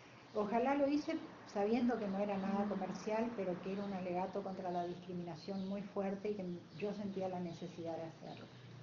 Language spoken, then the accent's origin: Spanish; Posadas, Misiones, Argentina; Soy oriunda de Posadas